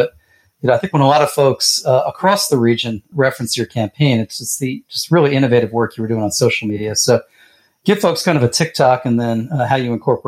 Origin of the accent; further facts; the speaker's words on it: Pennsylvania, United States; I don't have an Irish or Italian last name, and I'm not from Northeast PA. I'm a Jewish kid from the Lehigh Valley.